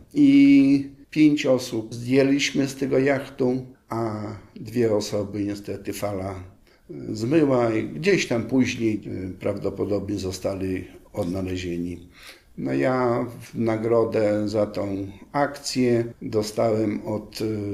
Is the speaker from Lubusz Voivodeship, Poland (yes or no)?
no; Podlaskie Voivodeship, Poland; Ja pochodzę z województwa białostockiego.